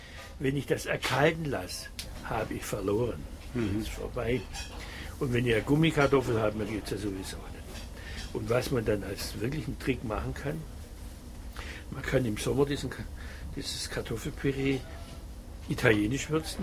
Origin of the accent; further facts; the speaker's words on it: Schwäbisch Gmünd, Baden-Württemberg, Germany; ich komme ja aus Schwäbisch Gmünd und das ist halt innerhalb des protestantischen Württemberg eine katholische Enklave